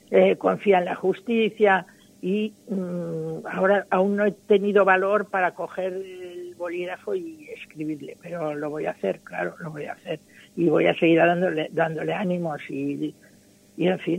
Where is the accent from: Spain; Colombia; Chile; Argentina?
Spain; Por lo menos lo digo como abogado española.